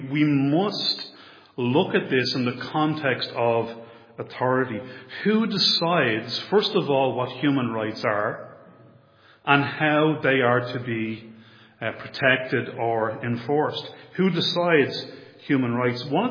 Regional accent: Ireland; Now, as an Irish citizen, I'd be the first to say that the Irish government does not follow this.

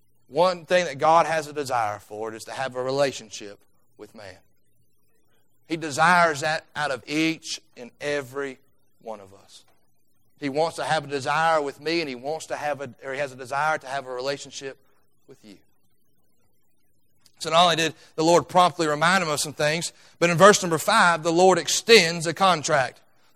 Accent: United States; That's what I do, because I'm American.

